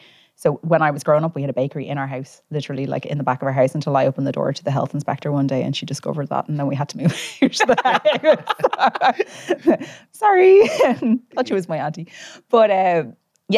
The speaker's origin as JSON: {"language": "English", "town": "Dublin", "region": "Leinster", "country": "Ireland", "said": "I'm originally from Rathgar, in South Dublin"}